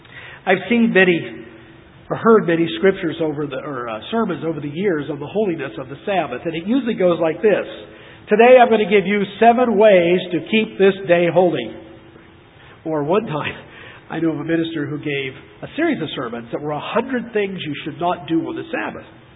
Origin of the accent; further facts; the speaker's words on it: Appalachia, United States; Well, hey, I grew up in Appalachia, and sundown was 7:32 if you were driving